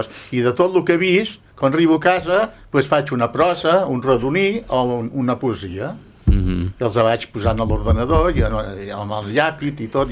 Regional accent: Calella, Catalonia, Spain; ara us en diré una del meu poble, Calella

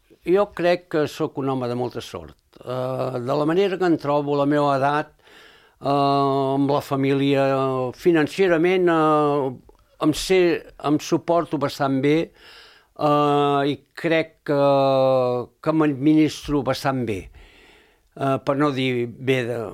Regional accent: Barcelona, Catalonia, Spain; born there; now in Calella, Spain; He nascut a Barcelona, he viscut quasi sempre a ciutats grans, però a certa edat m'encanta Calella i em considero calellenc. Em considero calellenc de 24 anys, o 25, quasi bé 25, no arribo als 25.

